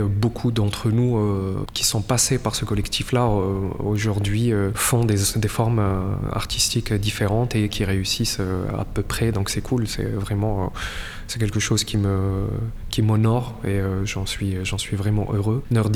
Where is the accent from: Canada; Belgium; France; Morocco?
Morocco; Et vu que moi, je suis marocain